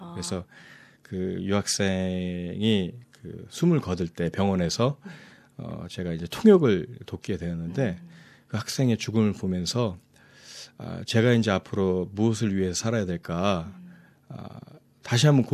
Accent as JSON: {"language": "Korean", "country": "South Korea", "first_language": "Korean", "lives_now": "Australia", "said": "저는 모국어가 아무래도 한국어다 보니까"}